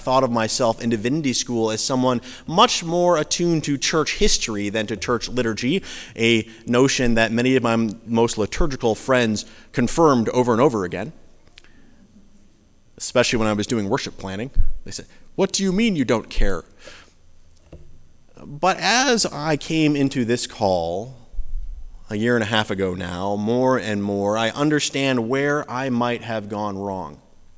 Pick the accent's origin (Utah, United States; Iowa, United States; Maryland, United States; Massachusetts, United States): Iowa, United States; Iowa City; Despite the fact that I grew up in the Congregational Church, UCC, in Iowa City